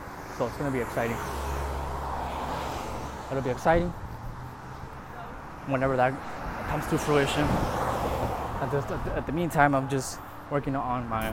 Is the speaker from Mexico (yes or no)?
yes; Mexico; first language Spanish; English is a second language; I speak Spanish, by the way, so if you hear my accent, just know that I am a Mexican. 28-year-old Mexican.